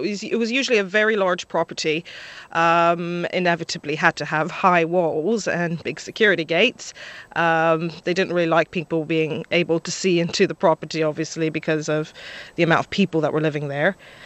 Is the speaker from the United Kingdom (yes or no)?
no; France; English is a second language; despite being French, you can hear my accent isn't quite French.